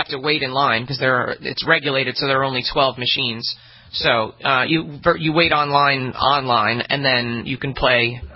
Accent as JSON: {"language": "English", "region": "New Jersey", "country": "United States", "said": "I'd actually never been to Atlantic City, even though I'm from New Jersey"}